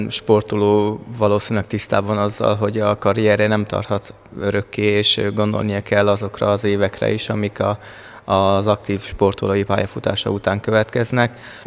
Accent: Győr, Győr-Moson-Sopron, Hungary; hát én eleve Győrbe születtem, Győrbe élek, Győrbe járok egyetemre

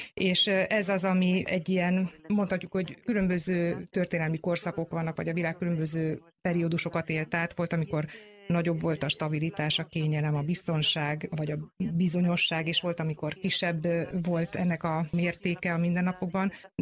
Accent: Catalonia, Spain; Katalóniában ugye három helyhez kötődöm nagyon intenzíven, a saját élettörténetemből kifolyólag is, ahol születtem, felnőttem, ahol a nyarakat töltöttem

